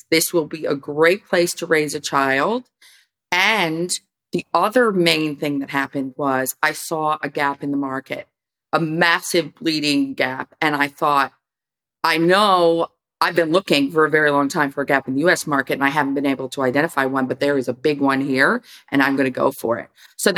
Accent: New York City, New York, United States; I'm from the New York City area. I was working at Saks Fifth Avenue for Chanel for many years.

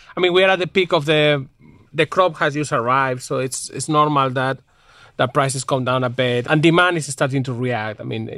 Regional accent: Spain; I grew up in Spain, basically

